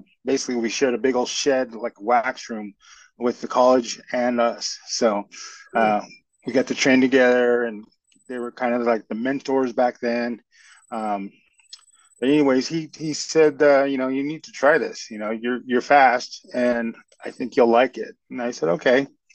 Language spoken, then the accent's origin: English; Durango, Colorado, United States; I grew up in Durango. That's where I learned how to ski, basically, when I was 3 years old.